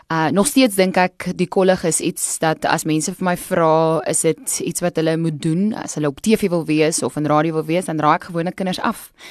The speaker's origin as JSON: {"language": "Afrikaans", "town": "Ravensmead", "region": "Western Cape", "country": "South Africa", "said": "ek is eintlik van Ravensmead. So Ravensmead Parow, ja. En ek dink, en ek kan dit sê, want ek gaan elke jaar terug na my ou skool toe, Hoërskool Parow."}